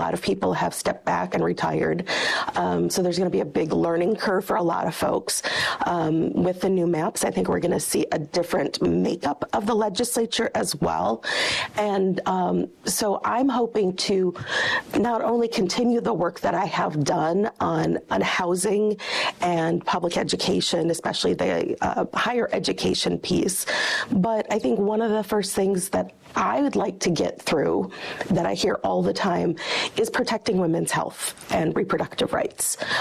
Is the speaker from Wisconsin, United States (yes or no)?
yes; Eau Claire, Wisconsin, United States; Born and raised in Eau Claire, proud graduate of Memorial High School and Eau Claire Public Schools.